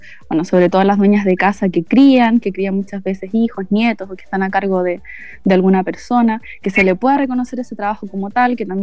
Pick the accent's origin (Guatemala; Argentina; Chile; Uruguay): Chile; Valparaíso; nosotras somos de San Antonio, Cartagena, El Tabo, El Quisco y Algarrobo.